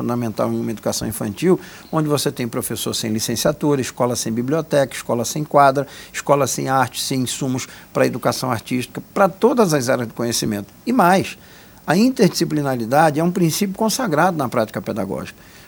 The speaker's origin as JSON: {"language": "Portuguese", "region": "Rio de Janeiro", "country": "Brazil", "tie": "born there", "moved": "yes", "lives_now": "Pernambuco, Brazil", "said": "Eu moro em Pernambuco há 40 anos, mas nasci no Rio de Janeiro."}